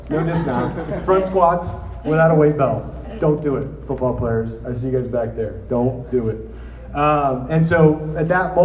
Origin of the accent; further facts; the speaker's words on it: Walnut Creek, California, United States; I'm more local. I grew up in Walnut Creek. Went to Dale South High School.